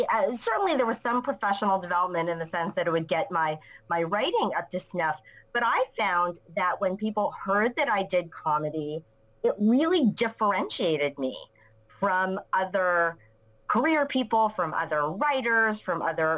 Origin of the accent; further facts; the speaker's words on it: New York City, New York, United States; I was born and raised in New York City. It is a very fast market here.